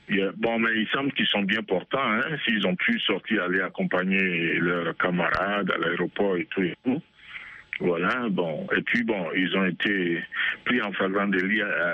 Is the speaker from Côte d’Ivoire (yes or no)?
yes; Côte d’Ivoire; Je ne suis pas du Mali, je suis de la Côte d'Ivoire.